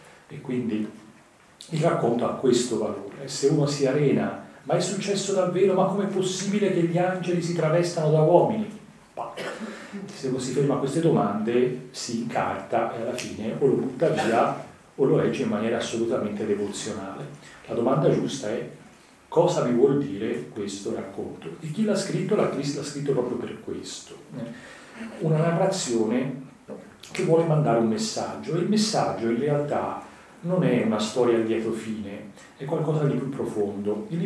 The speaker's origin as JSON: {"language": "Italian", "town": "Florence", "region": "Tuscany", "country": "Italy", "said": "Io sono fiorentino e se voi venite a Firenze"}